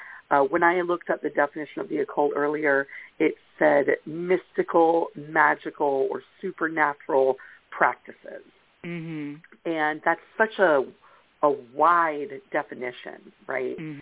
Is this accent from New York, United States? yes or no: yes; New York, United States; I'm from New York